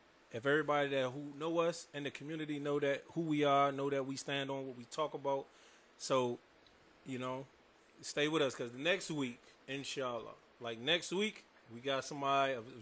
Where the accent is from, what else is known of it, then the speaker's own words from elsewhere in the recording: Antigua & Barbuda; born there; So, now I was born overseas, bro. I was born in Antigua and Barbuda.